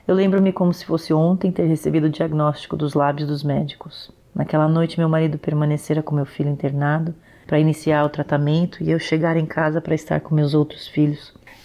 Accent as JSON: {"language": "Portuguese", "region": "São Paulo", "country": "Brazil", "said": "eu sou de São Paulo, capital, e eu frequento a Igreja Internacional do Calvário."}